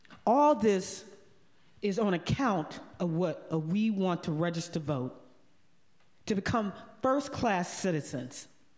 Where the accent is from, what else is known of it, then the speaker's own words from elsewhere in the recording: the South, United States; I am from the South. I've grown up in a Black church experience, which means that I am very used to call and responses.